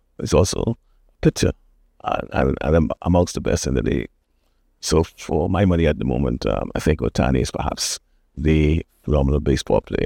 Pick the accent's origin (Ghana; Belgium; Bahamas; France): Bahamas; Cat Island; Well, I grew up in Cat Island, and around that time we had about 5,000 back in those days.